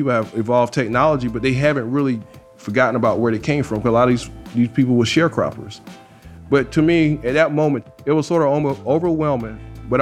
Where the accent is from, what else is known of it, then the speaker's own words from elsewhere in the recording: South Carolina, United States; I ordered it because, okay, I'm from South Carolina, and I think I know what Carolina Barbecue should taste like.